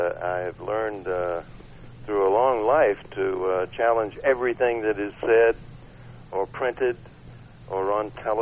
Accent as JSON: {"language": "English", "region": "Georgia", "country": "United States", "tie": "born or raised there", "said": "It reminds me of growing up in Georgia."}